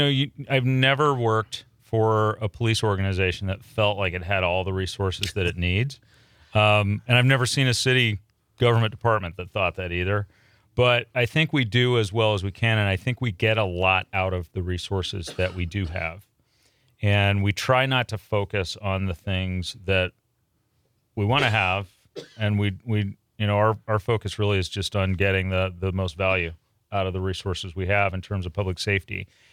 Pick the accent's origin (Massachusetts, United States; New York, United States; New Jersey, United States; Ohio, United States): Ohio, United States; Columbus; I grew up in Columbus, Ohio. So this is a lot more like what I grew up